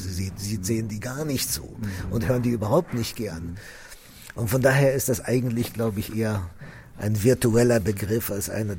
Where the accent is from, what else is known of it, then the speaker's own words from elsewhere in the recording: Lebanon; now in Europe; ich komme aus dem Libanon, ich bin nach Europa gereist, ich habe arabische Musik studiert, ich habe westliche Musik studiert, ich lebe im Westen, ich habe schon in mehreren Ländern gewohnt.